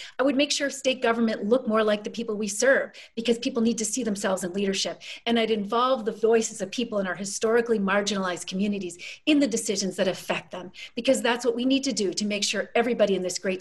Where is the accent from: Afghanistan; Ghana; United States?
Afghanistan; I grew up actually in Afghanistan hearing the F-16s leave and go bombing in the countryside in Afghanistan every morning.